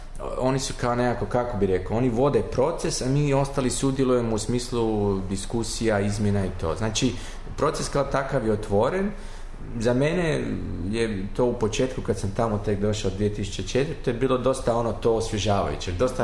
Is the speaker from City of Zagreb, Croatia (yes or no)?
yes; Zagreb, City of Zagreb, Croatia; moved away as an adult; also born or lived in Makarska / United States; now in Basel, Switzerland; znači ja sam rođen u Makarskoj, inače. U Zagrebu sam odrastao, išao u školu, završio srednju školu i posle srednje škole sam otišao na studije arhitekture u Americi